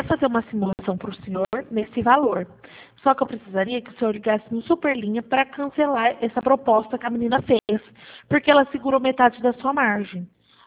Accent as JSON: {"language": "Portuguese", "town": "Araçatuba", "region": "São Paulo", "country": "Brazil", "said": "Não, eu sou de Araçatuba"}